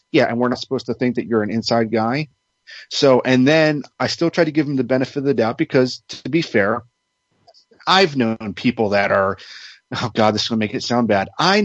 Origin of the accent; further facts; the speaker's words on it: Maryland, United States; I mean, I never really lived around DC, but I'm originally from Maryland.